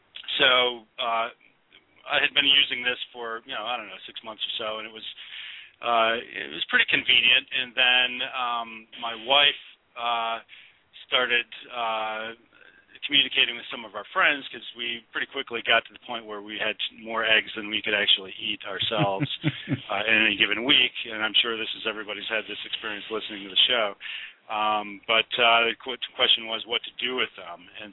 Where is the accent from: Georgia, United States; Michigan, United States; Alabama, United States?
Michigan, United States; Detroit; moved away as an adult; now in Brooklyn, United States; I'm originally from Detroit, but then moved to New York City to go to graduate school, and that's where she and I met.